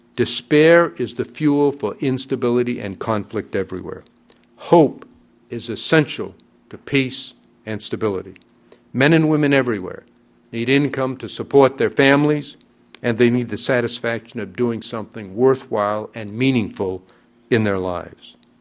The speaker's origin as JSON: {"language": "English", "region": "Maine", "country": "United States", "tie": "born or raised there", "said": "gathered before me in a federal courtroom in my home state of Maine"}